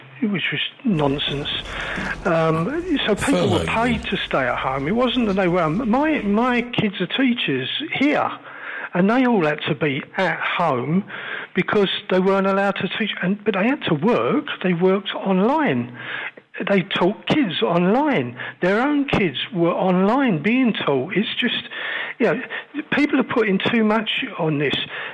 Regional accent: London, United Kingdom; I come from the East End of London.

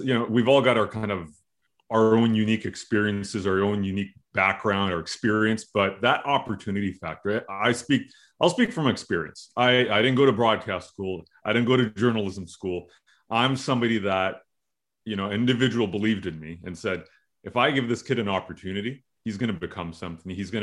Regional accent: Canada; I'm born and raised in Canada. I understand English.

